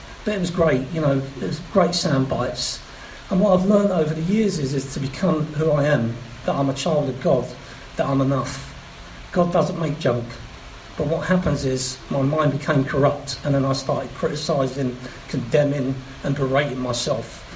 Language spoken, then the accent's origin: English; London, United Kingdom; My dad's from the Caribbean, from Barbados. My grandparents are from Venezuela. And I was born in Hammersmith and dragged up in South London